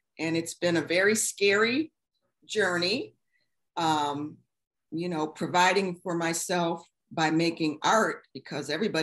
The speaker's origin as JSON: {"language": "English", "town": "Buffalo", "region": "New York", "country": "United States", "said": "I'm from Buffalo, New York, just like you."}